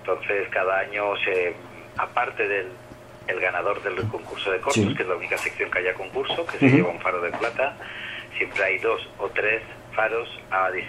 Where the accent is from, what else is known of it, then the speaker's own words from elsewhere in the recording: Alfàs del Pi, Valencian Community, Spain; born there; now in Madrid, Spain; Yo nací en Alfàs del Pi, soy ya muy madrileño porque llevo 30 años en Madrid